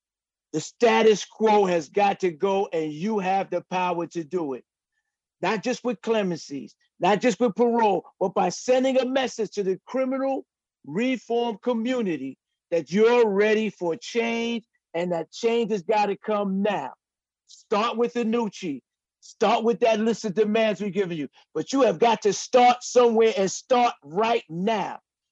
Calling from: Buffalo, New York, United States; No, I'm coming here from Buffalo, New York.

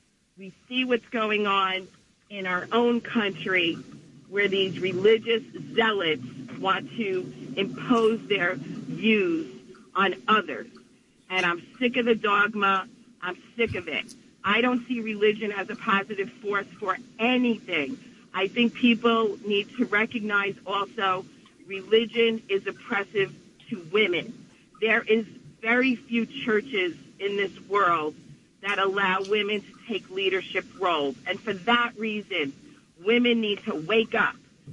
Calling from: New Jersey, United States; from Bergen County.

